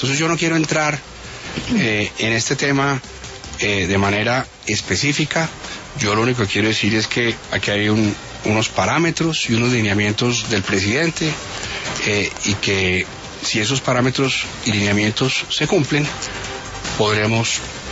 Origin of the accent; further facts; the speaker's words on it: Colombia; como ciudadano colombiano